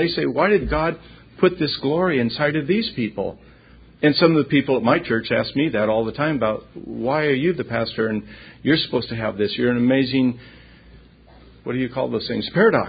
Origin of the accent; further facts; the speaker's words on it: San Diego, California, United States; from San Diego.